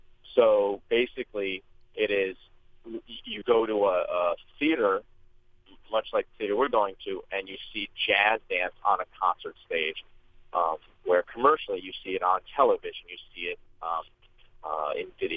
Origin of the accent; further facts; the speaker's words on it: Queens, New York, United States; also born or lived in Chicago; Yeah. I was brought up in Queens, so typical kind of city kid, hanging out, maybe playing a little stickball. And I went to college in upstate New York at the University of Buffalo.